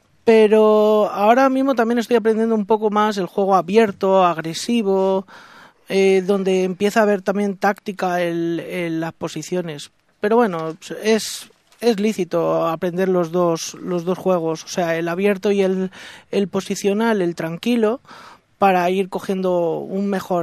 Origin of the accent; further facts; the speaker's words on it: L'Olleria, Valencian Community, Spain; Pues empecé como a los 5 años en mi pueblo, en Lollería